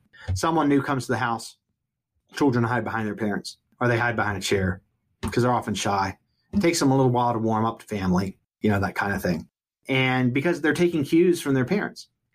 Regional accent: Fairhope, Alabama, United States; This even happened in my hometown in South Alabama, Fairhope, Alabama, where one of the city councilmen ran on a platform of preventing more unsightly housing from being built in my upper crust suburb of Mobile, Alabama.

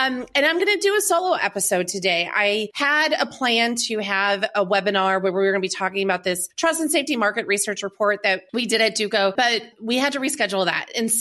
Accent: Green Bay, Wisconsin, United States; moved away; I'm the only one that escaped from there, but I grew up in Green Bay. I went to Bayport High School, which is just outside of the city.

